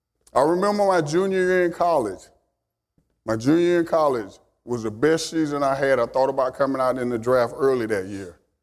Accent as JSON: {"language": "English", "region": "Alabama", "country": "United States", "moved": "yes", "said": "I'm originally from Alabama. I've been up here about 22 years, and I'm still a country boy."}